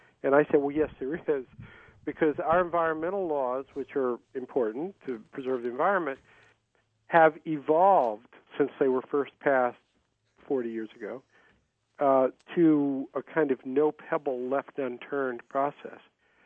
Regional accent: the South, United States; I grew up in the South, so I'd while away the summer hours fishing.

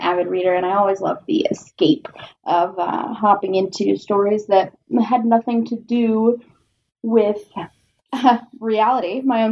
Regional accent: Colorado, United States; Well, I did actually grow up here in Colorado. We have just recently returned after having lived, you know, in three other states across the country.

